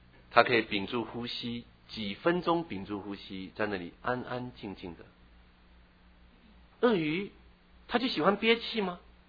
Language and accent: Chinese; Taiwan; 我小时候在台湾长大